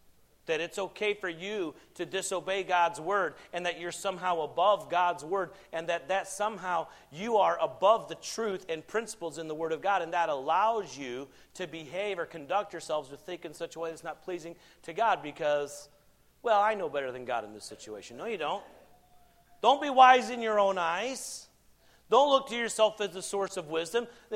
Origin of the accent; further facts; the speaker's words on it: South Carolina, United States; You know, okay, so I'm from South Carolina. Okay, that's where I grew up.